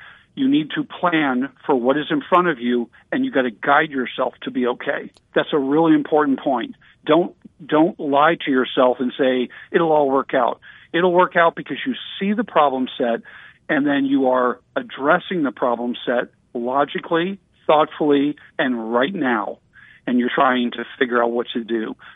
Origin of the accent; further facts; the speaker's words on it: United States; And I would offer that many Americans are targets by virtue of being American in a lot of places around the world. There are mixed responses to Americans. Some people like us a lot, some people don't.